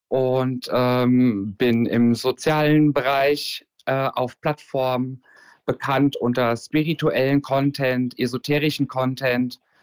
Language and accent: German; Hesse, Germany; Also ich bin ganz wunderbar auf dem Land aufgewachsen tatsächlich, und zwar in dem wunderbaren Lahn-Dill-Kreis. Das ist das Dreiländereck in Hessen, und bin bei meiner Mama und bei meinen Großeltern aufgewachsen